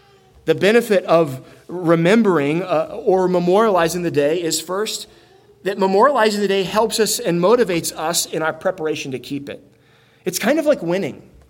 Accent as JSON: {"language": "English", "town": "Tallahassee", "region": "Florida", "country": "United States", "tie": "born or raised there", "said": "It used to drive me insane growing up in Tallahassee, Florida."}